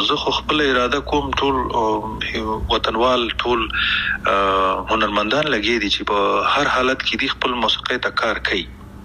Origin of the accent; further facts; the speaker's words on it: Afghanistan; مونږ کوم افغانان یو چې خپلې خپې وهو کنه؟ مونږ کوم پښتانه او پتیالی او نومیالی یو چې مونږ خپلې خپې وهو